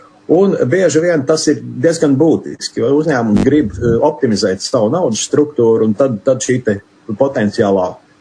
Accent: Ventspils, Ventspils Municipality, Latvia; Jūs ziniet, ka es esmu Ventspilnieks

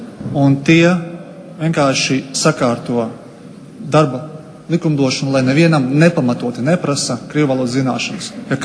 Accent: Latgale, Latvia; es nāku no Latgales reģiona, un mums ir gana daudz krieviski runājošo, latviešu literārajā valodā runājošo

